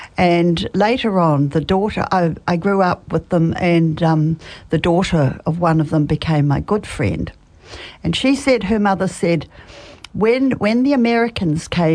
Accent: New Zealand; I grew up in New Zealand, and it was at a time in the late 1940s and all during the 1950s

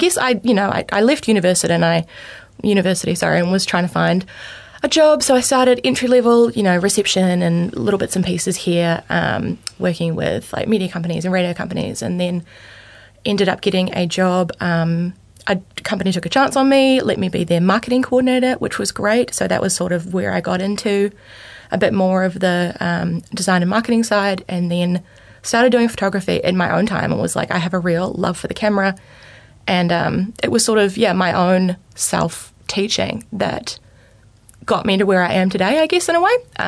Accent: Tauranga, Bay of Plenty, New Zealand; also born or lived in Auckland; Yeah, so I was born in Tauranga, born and bred there most of my life. My family moved around a little bit. We were in Auckland for a bit, but eventually settled back in Tauranga.

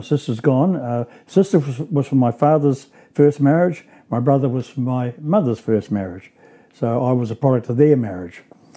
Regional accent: Dunedin, Otago, New Zealand; born there; also born or lived in Cambridge; I was born in Dunedin in 1948, and my father was an architect, my mother was in business, and they decided to move to Cambridge.

